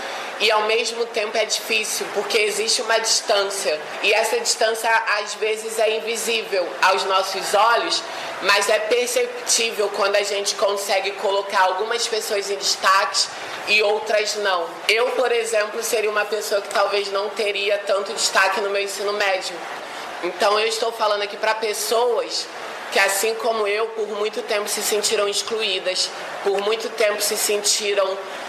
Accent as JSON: {"language": "Portuguese", "region": "Rio de Janeiro", "country": "Brazil", "said": "Eu também sou da Maré"}